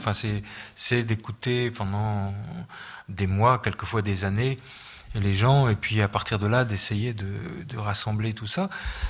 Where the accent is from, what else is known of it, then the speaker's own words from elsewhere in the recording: Brittany, France; je suis breton, je suis né près de la mer.